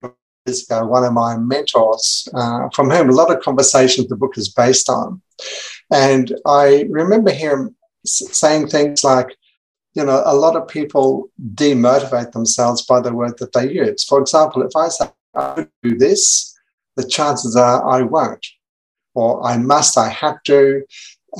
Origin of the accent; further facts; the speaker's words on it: Gold Coast, Queensland, Australia; Okay, so I'm from the Gold Coast, Queensland, Australia. So that's in the east coast of Australia. I live in a beautiful eco-village.